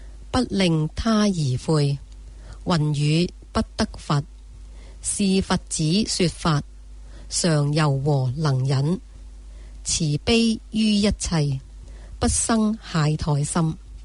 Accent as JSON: {"language": "Chinese", "country": "China", "said": "我说我们中国人就有嫉妒心，"}